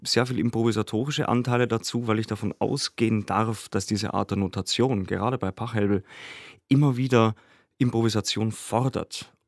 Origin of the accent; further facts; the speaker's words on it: Velburg, Bavaria, Germany; in meiner Heimatstadt Velburg. Und für mich war dieses kleine bayerische Velburg irgendwo in der Mitte zwischen Nürnberg und Regensburg in der bayerischen Oberpfalz tatsächlich ein Mikrokosmos, in dem ich musikalisch aufwachsen konnte.